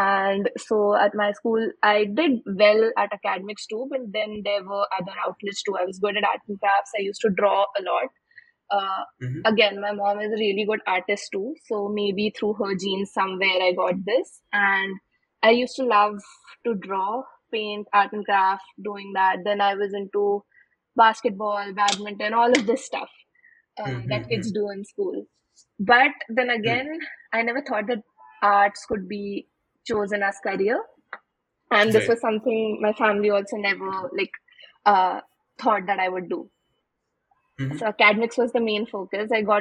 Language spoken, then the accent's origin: English; Indore, Madhya Pradesh, India; English is a second language; So I was born and brought up in Indore in a joint family.